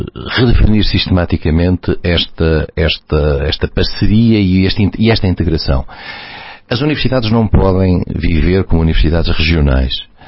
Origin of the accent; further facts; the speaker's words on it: Vila Real, Portugal; É a minha preocupação, como vila-realense, e como português também, digamos em geral, mas como vila-realense em particular